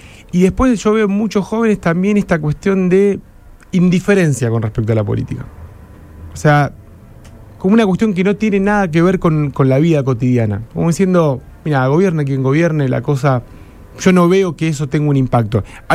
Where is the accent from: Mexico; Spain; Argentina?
Argentina; Rosario, Santa Fe; born there; No es que es porque nacimos en Rosario